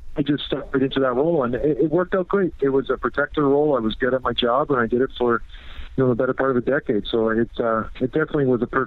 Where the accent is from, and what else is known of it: St. Catharines, Ontario, Canada; born or raised there; also born or lived in Edmonton / Toronto